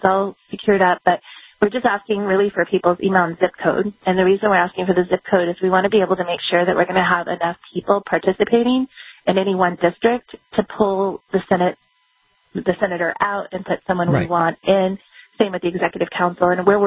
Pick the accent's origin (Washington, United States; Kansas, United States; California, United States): California, United States; I grew up in Southern California.